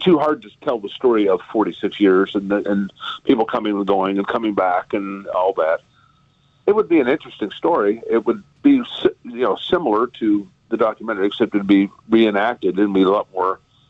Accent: Kansas, United States; I grew up in Kansas.

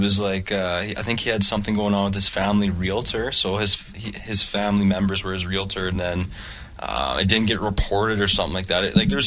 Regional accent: Edmonton, Alberta, Canada; back in my hometown in Edmonton

